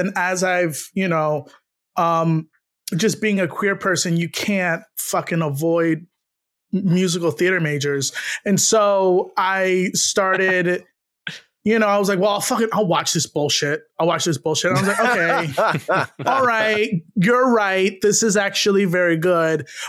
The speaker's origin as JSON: {"language": "English", "town": "New York City", "region": "New York", "country": "United States", "said": "because I'm from New York City, so to go to an actual Broadway show was impossible."}